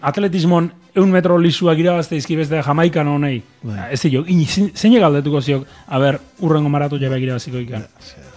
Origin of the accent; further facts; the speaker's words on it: Barakaldo, Basque Country, Spain; Barakaldokoa naiz eta daukat paro obrero